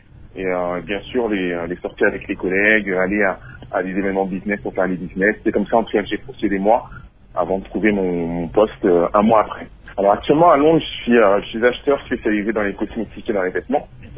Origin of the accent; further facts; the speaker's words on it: France; now in London, United Kingdom; Moi, je suis né et j'ai grandi en France, des parents congolais évidemment, oui.